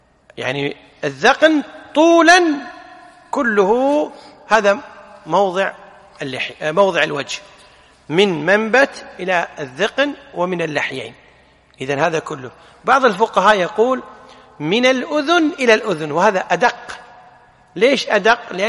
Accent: Kuwait; العنفقة اللي هي التفلة عندنا في الكويت يسمونها ولا لا

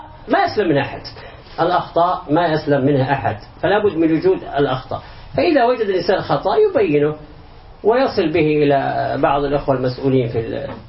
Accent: Saudi Arabia; أمة الدعوة في بلادنا السعودية وفي كل البلاد الخليج أو العربي

